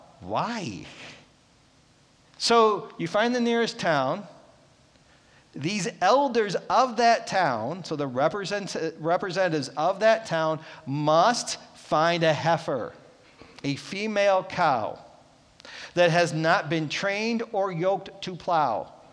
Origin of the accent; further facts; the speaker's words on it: Ohio, United States; I praise God that I came from Ohio, right? We found dead skunks on the side of the road all the time. You don't have that up here.